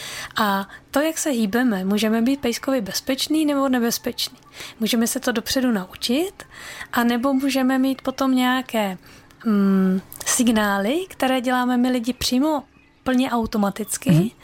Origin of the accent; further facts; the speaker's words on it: Slovakia; now in Brno, Czech Republic; Ne, já jsem původně ze Slovenska. Aha. V Brně jsem přistěhovalec